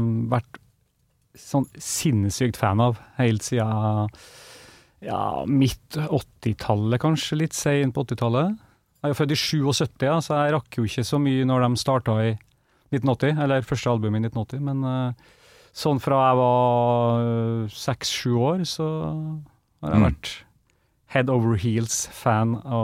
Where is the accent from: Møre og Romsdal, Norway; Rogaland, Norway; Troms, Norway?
Møre og Romsdal, Norway; Kristiansund; jeg hadde noen kamerater hjemme i Kristiansund som hadde eldre brødre